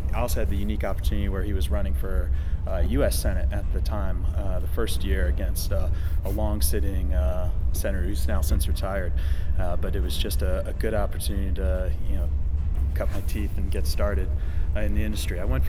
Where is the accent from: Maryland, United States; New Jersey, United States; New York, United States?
Maryland, United States; Annapolis; Navy brat, so bounced around, but ended up in Annapolis, Maryland.